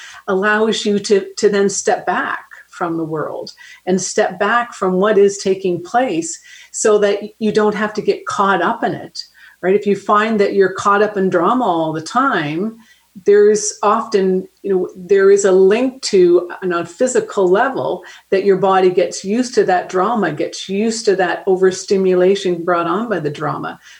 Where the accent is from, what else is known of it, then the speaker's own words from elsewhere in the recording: Canada; I'm from Canada, in one of the largest banks in Canada